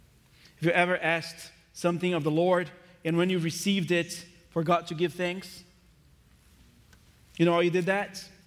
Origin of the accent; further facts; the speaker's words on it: Brazil; moved away; I came across a bag that I had brought over when I immigrated from Brazil, and I found in that little bag medals.